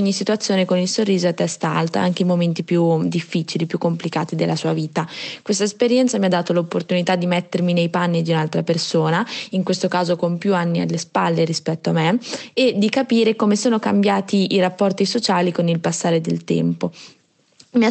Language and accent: Italian; Alfonsine, Emilia-Romagna, Italy; sono di Alfonsine, ho 17 anni